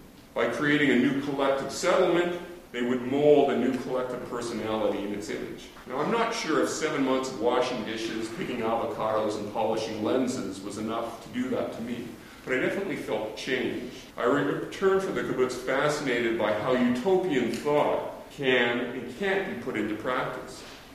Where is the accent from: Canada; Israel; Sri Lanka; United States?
Canada; moved away as an adult; I was running away from Canada, from a broken heart, from an early midnight crisis, from the only world I'd ever known that suddenly felt too confining.